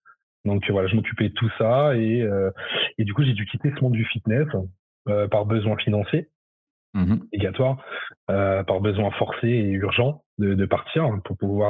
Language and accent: French; Île-de-France, France; Donc moi, je suis d'Île-de-France. Donc j'ai vraiment tout quitté pour aller vivre cette aventure-là.